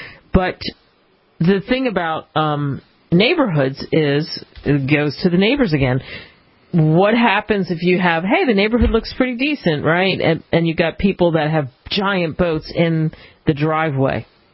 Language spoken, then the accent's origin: English; Pennsylvania, United States; because I grew up outside of Philadelphia, and we went to the Poconos